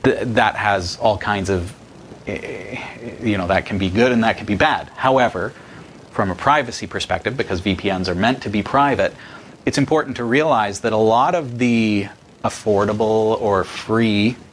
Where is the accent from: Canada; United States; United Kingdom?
Canada; Barrie, Ontario; they can't tell that I'm from Barrie, Ontario, Canada